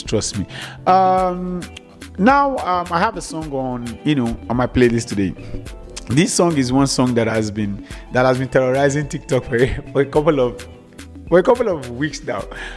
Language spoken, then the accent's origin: English; Nigeria; like me as a Nigerian